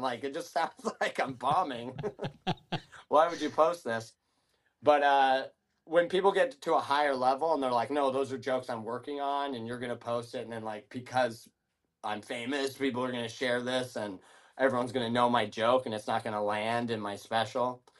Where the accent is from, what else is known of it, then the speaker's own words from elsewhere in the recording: Washington, United States; I'm from Washington, but for some reason I sound like I'm from Boston